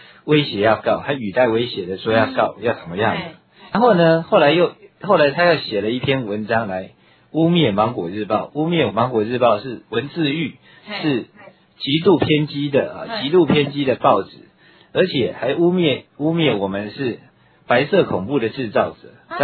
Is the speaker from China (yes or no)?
no; Taiwan; 但他的所谓的对外不是对着中共，而是对着我们台湾人民，在那边挥着国旗请愿的台湾人民